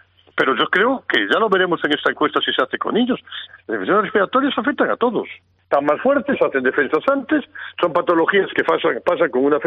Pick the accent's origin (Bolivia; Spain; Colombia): Spain; Como español me siento avergonzado